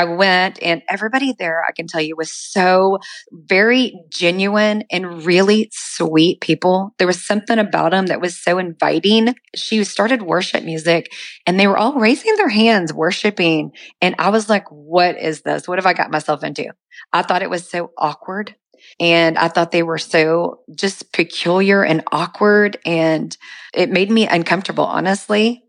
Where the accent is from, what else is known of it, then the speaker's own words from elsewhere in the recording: Duncanville, Texas, United States; I did. I grew up in Duncanville, Texas.